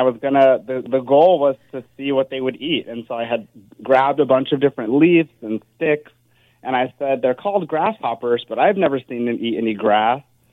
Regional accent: Durham, North Carolina, United States; I would say, so I grew up in Durham, North Carolina.

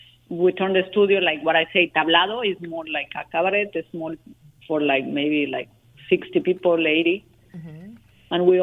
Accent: Guadalajara, Jalisco, Mexico; English is a second language; also born or lived in Torreón / Mexico City; I was living in Guadalajara in Mexico. I'm from Mexico. Mm-hmm. From Torreón, but then I grew up in Guadalajara, and then later I moved to Mexico City because it was more kind of more professional, no?

